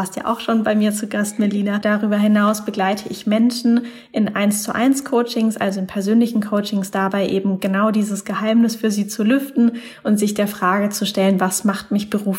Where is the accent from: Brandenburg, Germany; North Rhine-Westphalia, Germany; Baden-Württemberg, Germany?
Baden-Württemberg, Germany; Mannheim; Ich komme ursprünglich aus Mannheim.